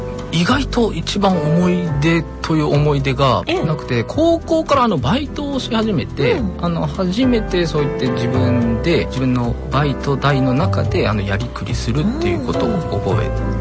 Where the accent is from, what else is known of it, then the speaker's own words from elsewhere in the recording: Sendai, Miyagi, Japan; 出身はですね、東北は仙台の出身です。